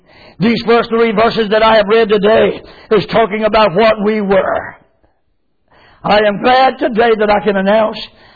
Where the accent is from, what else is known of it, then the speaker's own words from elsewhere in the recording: Clinton, United States; born there; He found out that I was born in Clinton.